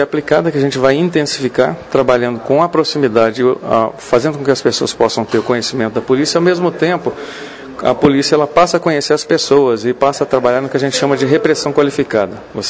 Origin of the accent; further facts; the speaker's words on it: Campo Belo, Minas Gerais, Brazil; Bom, eu sou natural do sul de Minas, de Campo Belo.